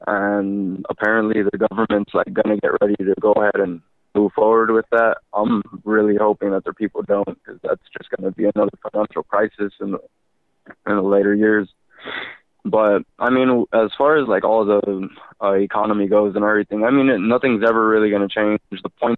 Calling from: Austin, Texas, United States; I actually just called last night, and I'm calling from Austin, Texas.

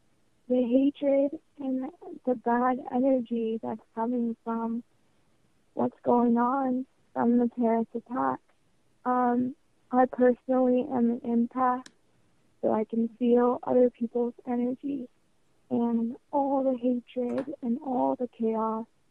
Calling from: Montana, United States; I'm calling from Montana.

